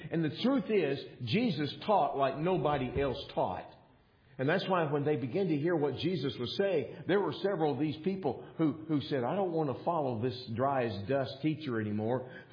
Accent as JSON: {"language": "English", "region": "Texas", "country": "United States", "tie": "born or raised there", "said": "There's a uniqueness to growing up in Texas. When you grow up in Texas, there are things that kind of get crammed down your throat, like always be grateful that you're from Texas."}